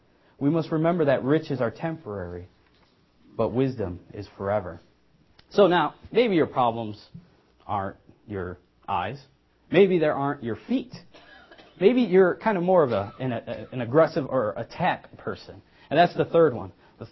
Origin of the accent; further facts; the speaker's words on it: Chicago, Illinois, United States; From growing up in Chicago, biggest thing around there is Oprah, unfortunately.